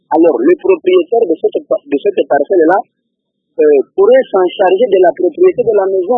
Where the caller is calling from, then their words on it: Kindu, Maniema, DR Congo; plusieurs personnes ici chez nous à Kindou connaissent des tels problèmes comme ça.